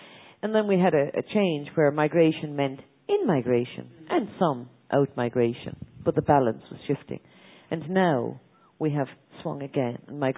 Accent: Ireland; I remember growing up in Ireland at a point in time

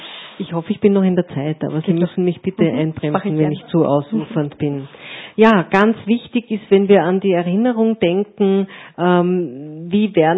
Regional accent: Austria; dann war das für uns ein Tag, der uns eigentlich als Österreicher

